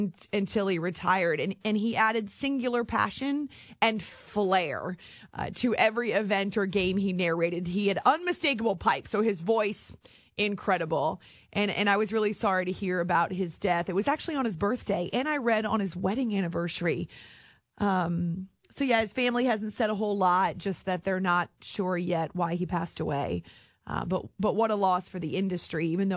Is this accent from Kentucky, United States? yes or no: no; New Hampshire, United States; I also was thinking about my experience growing up in New Hampshire and how that's the reason I'm a radio junkie